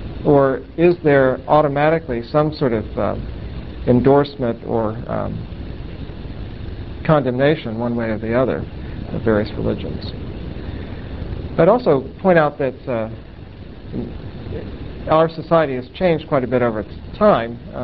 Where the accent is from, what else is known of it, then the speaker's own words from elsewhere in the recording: Texas, United States; And even when I was growing up in Texas, the so-called blue laws were still enforced.